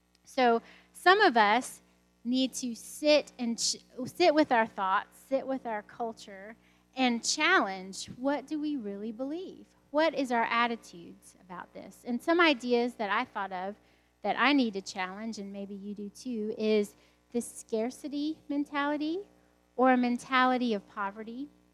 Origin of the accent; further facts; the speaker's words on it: the South, United States; because I grew up in the South, that there would be a place without biscuits.